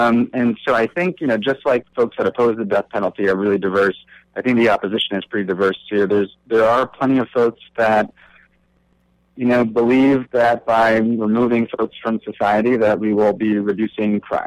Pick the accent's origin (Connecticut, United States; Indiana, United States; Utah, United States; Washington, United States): Connecticut, United States; I'm originally from Connecticut with a bachelor's in public and community engagement.